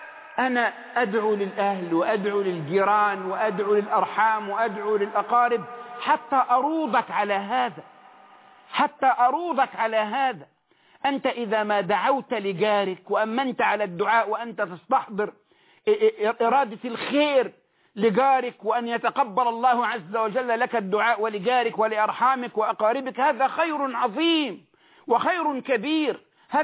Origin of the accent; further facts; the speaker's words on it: Egypt; بلدنا مصر